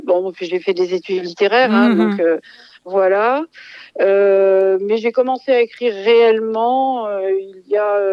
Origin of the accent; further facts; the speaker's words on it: Paris, Île-de-France, France; born there; now in Toulouse, France; moi, je suis née à Paris et voilà. Mais je suis venue pour des raisons personnelles à Toulouse.